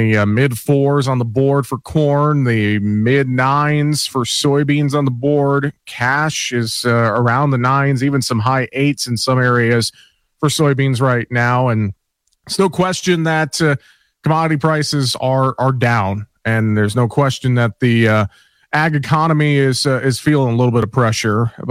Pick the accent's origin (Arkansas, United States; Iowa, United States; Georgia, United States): Iowa, United States; water quality efforts in the state of Iowa. So important, and it's good to see that continuing across my home state.